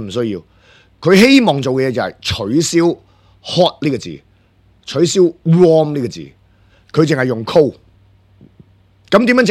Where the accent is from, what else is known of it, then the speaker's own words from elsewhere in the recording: Hong Kong; 我哋香港人睇嘅时候，我哋觉得好捻奇葩